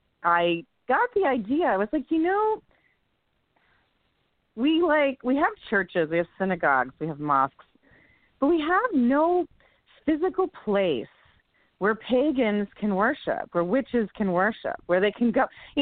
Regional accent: New Jersey, United States; I grew up in Jersey, in like rural Jersey.

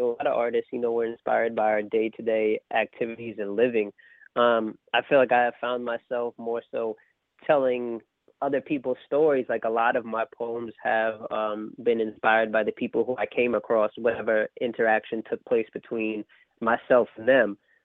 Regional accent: Brooklyn, New York, United States; I come from Bed-Stuy, Brooklyn, the home of … everybody.

